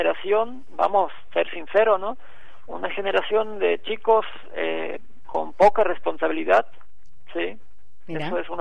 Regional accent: Colonia Wanda, Misiones, Argentina; also born or lived in Comandante Andresito; Malcriado acá en Colonia Wanda.

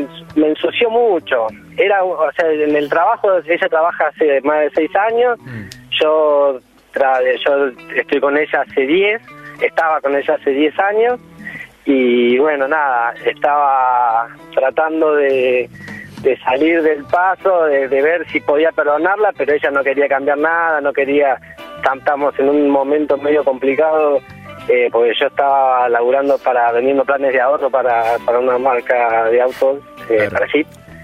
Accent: Córdoba, Argentina; moved away; lo que pasa es que yo soy de Córdoba y todavía no me aprendí nada

